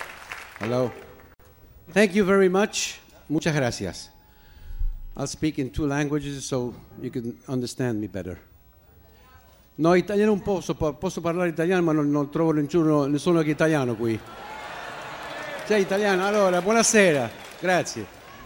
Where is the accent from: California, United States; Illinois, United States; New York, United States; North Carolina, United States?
New York, United States; English is a second language; also born or lived in Argentina; I was born in Argentina. I was raised in New York, and my parents come from Trani, Italia.